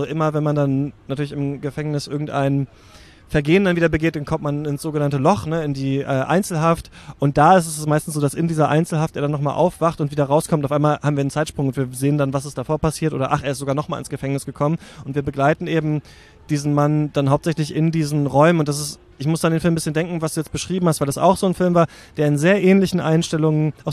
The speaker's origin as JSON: {"language": "German", "country": "Germany", "tie": "born there", "said": "ich bin in der DDR geboren"}